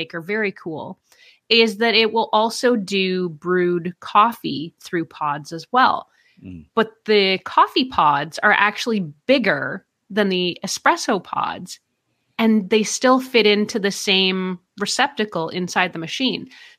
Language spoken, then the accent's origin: English; Canada; I'm from Canada, so this should be easy, but my French accent is terrible.